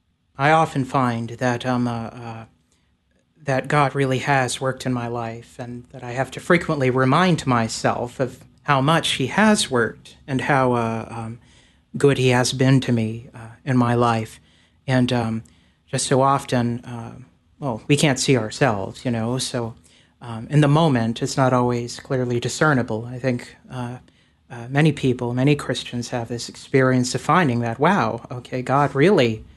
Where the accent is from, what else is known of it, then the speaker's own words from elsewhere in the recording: Melbourne, Florida, United States; I'm originally from Melbourne, Florida, and a small town, actually in the Atlantic, outside of Melbourne and central Melbourne on the Atlantic coast. And I was raised by my mother and father.